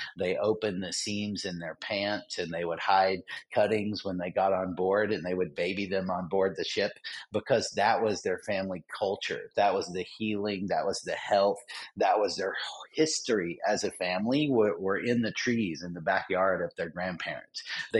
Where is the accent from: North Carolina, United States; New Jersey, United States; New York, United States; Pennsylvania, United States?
North Carolina, United States; Yeah. I grew up here. North Carolina is great. It's always good to come back home here.